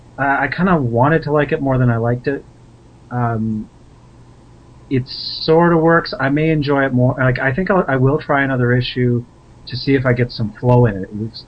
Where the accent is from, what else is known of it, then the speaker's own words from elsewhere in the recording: Canada; I'm a Canadian who doesn't watch sports.